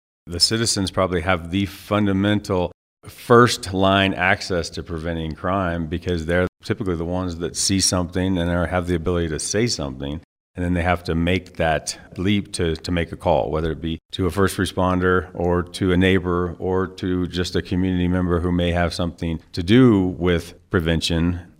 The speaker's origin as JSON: {"language": "English", "region": "Colorado", "country": "United States", "tie": "born or raised there", "also_born_or_lived": "abroad", "said": "I am a Colorado guy, but more of a northern Colorado guy. I was born across the pond. My father was a military person, so I was kind of a military brat. But for the most part, I can't remember anything other than Colorado."}